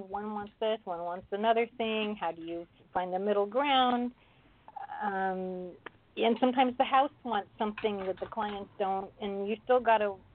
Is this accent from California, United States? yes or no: yes; Pasadena, California, United States; born or raised there